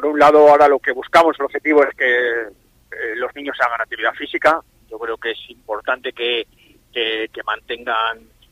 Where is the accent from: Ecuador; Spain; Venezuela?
Spain; Ramales de la Victoria, Cantabria; Soy de Ramales y vivo en Ramales, sí.